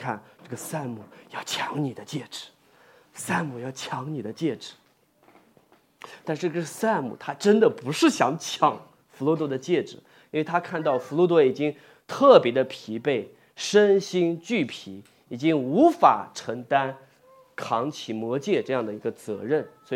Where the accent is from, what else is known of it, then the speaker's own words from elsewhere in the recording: China; 亲爱的弟兄姐妹，这是不是很像我们中国人特有的一种心态？